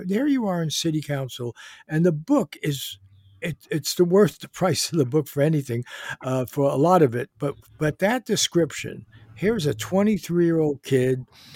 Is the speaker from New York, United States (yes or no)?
yes; Bronx, New York, United States; I grew up in the Bronx and my parents were garment workers and so forth.